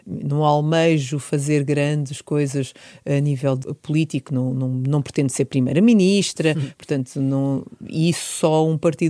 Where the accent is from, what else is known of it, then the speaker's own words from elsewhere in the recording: Brazil; born there; Não, eu por acaso nasci no Brasil.